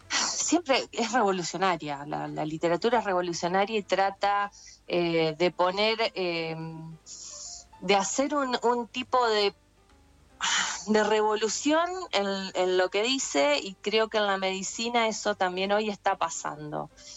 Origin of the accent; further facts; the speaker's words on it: Recreo, Santa Fe, Argentina; now in Rosario, Argentina; estoy un poquito en Rosario y un poquito en Funes, y un poquito también en Recreo, que es mi pueblo de origen